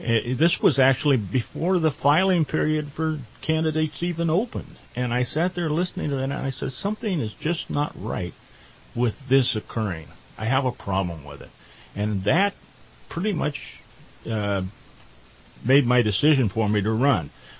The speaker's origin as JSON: {"language": "English", "town": "Reading", "region": "Pennsylvania", "country": "United States", "tie": "born or raised there", "said": "Well, I was born in Reading. I grew up here. I've been here all my life, except for the time I was in college and in the military."}